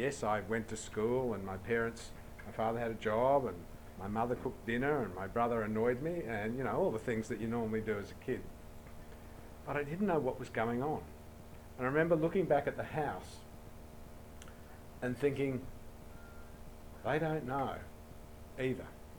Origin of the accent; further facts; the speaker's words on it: Sydney, New South Wales, Australia; And I grew up in Sydney, and I remember standing, and I grew up in middle-class suburb, quite a comfortable existence.